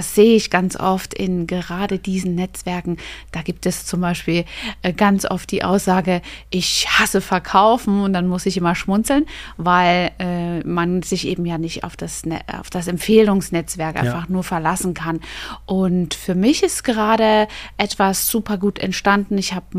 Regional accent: Germany; now in Dubai, United Arab Emirates; ich komme aus Deutschland, bin jetzt seit 2 Jahren hier in Dubai

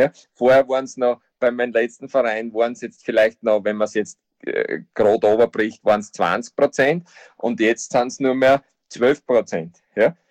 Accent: Austria; bei uns in Österreich

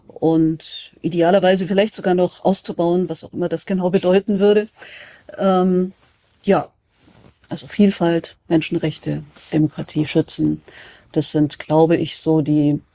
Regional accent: Rosenheim, Bavaria, Germany; Ich bin ja den größten Teil meiner Kindheit in Rosenheim aufgewachsen, bis zum Abitur habe ich hier gelebt und bin jetzt wieder eine neue Rosenheimerin und fühle mich gerade sauwohl hier.

